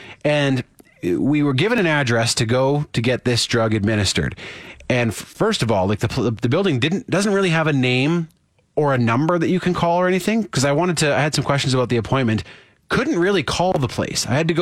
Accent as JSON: {"language": "English", "town": "Saskatoon", "region": "Saskatchewan", "country": "Canada", "said": "So I'm from Saskatoon."}